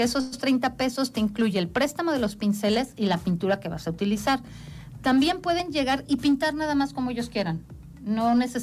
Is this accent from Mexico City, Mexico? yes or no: yes; Mexico City, Mexico; Yo soy de la Ciudad de México, okay, y empecé a pintar allá